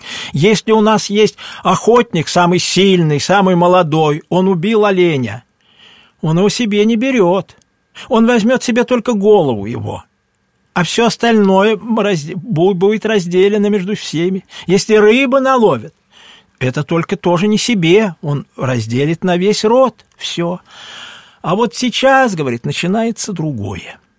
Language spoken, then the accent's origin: Russian; Kalach-na-Donu, Volgograd Oblast, Russia; also born or lived in Igarka; Я всю жизнь прожил в Калаче. Уже маленьким меня привезли туда, разрешили туда выехать. И все, прожили мы там.